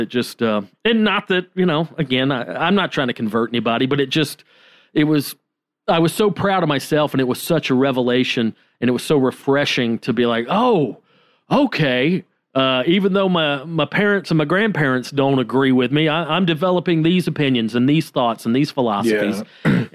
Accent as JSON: {"language": "English", "region": "Georgia", "country": "United States", "tie": "born or raised there", "moved": "yes", "said": "I haven't lived in Georgia in 8 years. I haven't lived in my hometown in about 12. So I don't really have a lot of contact with people that I grew up with."}